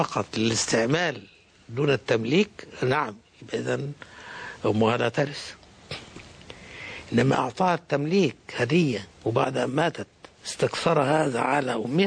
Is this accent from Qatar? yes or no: yes; Qatar; عندنا في قطر يا أخي الكريم البنوك